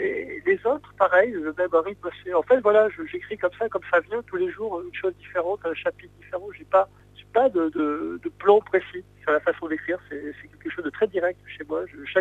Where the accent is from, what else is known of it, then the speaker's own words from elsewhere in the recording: Saint-Quentin, Hauts-de-France, France; Je suis originaire de Picardie, comme vous l'avez compris, donc de Saint-Quentin, exactement, qui est une ville industrielle et post-industrielle